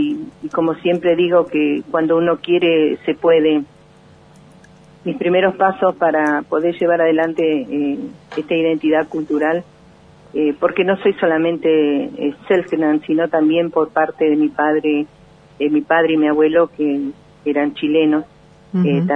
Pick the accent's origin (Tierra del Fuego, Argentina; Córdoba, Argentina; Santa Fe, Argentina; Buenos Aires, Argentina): Tierra del Fuego, Argentina; hoy representar esto en mi Tierra del Fuego es un honor.